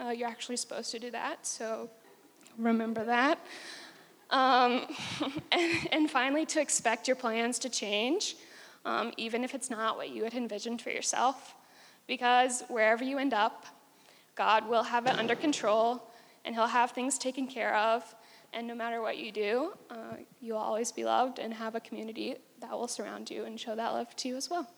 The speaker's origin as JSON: {"language": "English", "region": "Indiana", "country": "United States", "said": "I'm like from Indiana. There's like a ton of schools where you could study any of the things that I studied."}